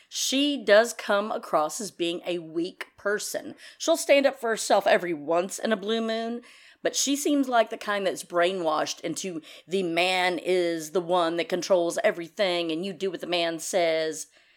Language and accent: English; the South, United States; Now, I gotta tell you, I grew up in the South, and the women in my family are the ones that wore the pants.